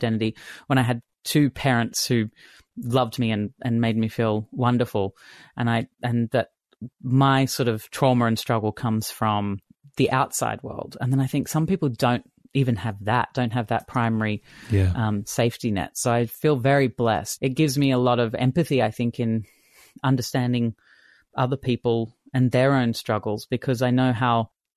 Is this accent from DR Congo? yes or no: no; Brisbane, Queensland, Australia; moved away as an adult; now in Sydney, Australia; I grew up in Brisbane and I moved to Sydney when I was 18. So I call Sydney home, but technically Brisbane.